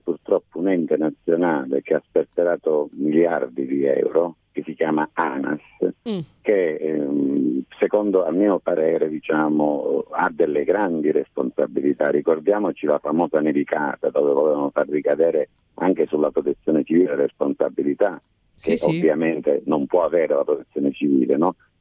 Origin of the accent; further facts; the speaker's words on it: Calabria, Italy; dobbiamo, come calabresi, perché paghiamo le tasse come pagano in Lombardia, in Emilia Romagna